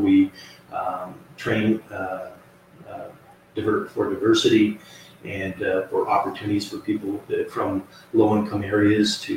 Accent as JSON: {"language": "English", "town": "Chilliwack", "region": "British Columbia", "country": "Canada", "tie": "born or raised there", "also_born_or_lived": "Vancouver / Toronto / Kamloops", "moved": "as an adult", "said": "Born and raised in Chilliwack, British Columbia, moved to Vancouver when I was about 18."}